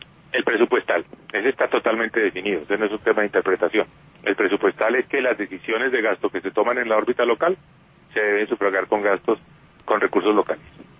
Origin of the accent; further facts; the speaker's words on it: Bogotá, Colombia; Y yo como bogotano seré el primero en concurrir a ejercer ese derecho de voto